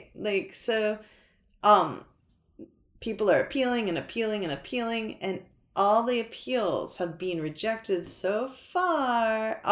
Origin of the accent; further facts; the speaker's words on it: New Hampshire, United States; I can't say that because I'm from New Hampshire.